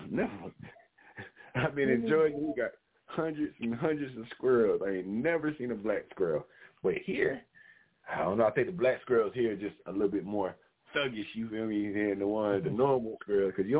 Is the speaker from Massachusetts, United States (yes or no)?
no; Georgia, United States; Because, you know, I'm from Georgia originally. Ain't no betting in Georgia.